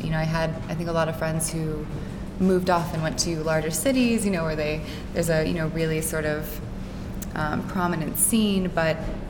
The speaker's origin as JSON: {"language": "English", "town": "Cleveland", "region": "Ohio", "country": "United States", "tie": "born or raised there", "said": "growing up in Cleveland, I grew up in the suburbs, and just had this fascination with the city."}